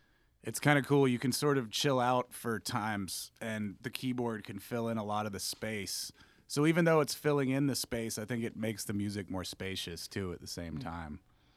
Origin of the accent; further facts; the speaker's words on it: North Carolina, United States; And I grew up in North Carolina, so I grew up with the more traditional side of the bluegrass world.